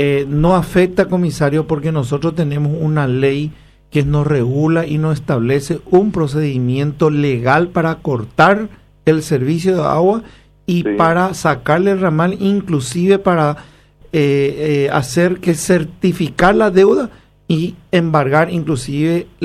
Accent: Paraguay; soy paraguayo

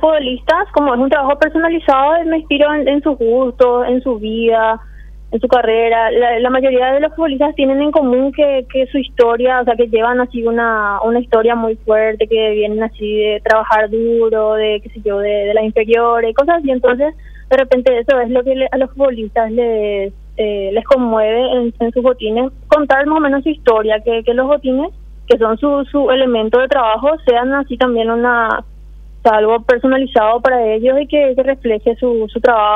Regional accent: San Lorenzo, Central, Paraguay; De San Lorenzo.

